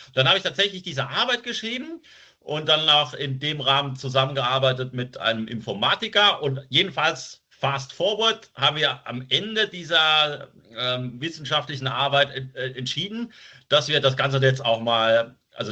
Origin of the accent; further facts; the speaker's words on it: Rhineland-Palatinate, Germany; now in Switzerland; ich komme aus der Pfalz